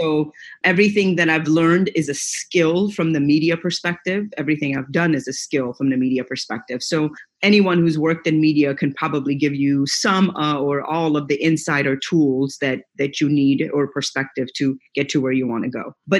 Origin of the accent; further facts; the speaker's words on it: Iran; I grew up in Iran